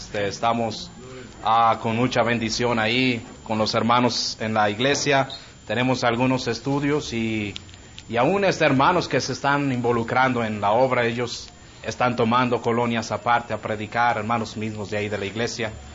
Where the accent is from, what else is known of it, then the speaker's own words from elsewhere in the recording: Guadalajara, Jalisco, Mexico; vengo de la ciudad de Guadalajara. Estamos ahí en la obra y predicando en esta ciudad de Guadalajara.